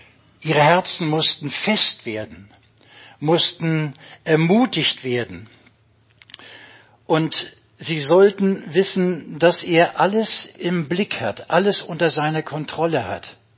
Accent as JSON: {"language": "German", "region": "Hamburg", "country": "Germany", "said": "Ja, als Hamburger kommt man heute mit etwas einigermaßen stolz geschwellter Brust."}